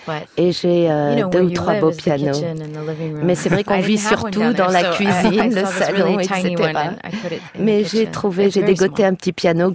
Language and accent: French; Texas, United States; j'ai grandi au Texas et je ne rencontrais pas beaucoup de musiciens à l'époque.